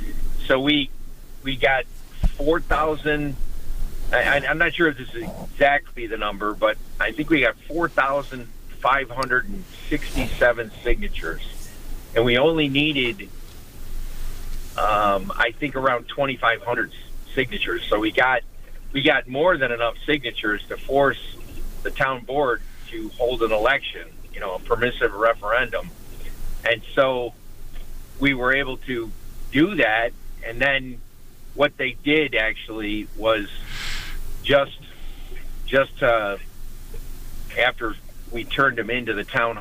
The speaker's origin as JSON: {"language": "English", "town": "Snyder", "region": "New York", "country": "United States", "tie": "born or raised there", "said": "in certain parts of the town, specifically Snyder and Eggertsville, and that's where I grew up. I grew up in Snyder"}